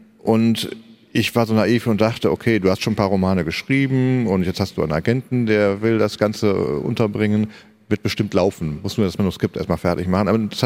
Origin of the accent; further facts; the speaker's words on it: Wipperfürth, North Rhine-Westphalia, Germany; obwohl es in meiner alten Heimat war, Wipperfürth, da komme ich auch her